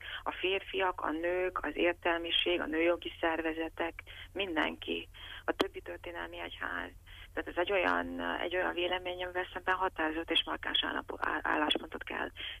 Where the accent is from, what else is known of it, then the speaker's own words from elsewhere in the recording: Transylvania, Romania; annak ellenére, hogy székely vagyok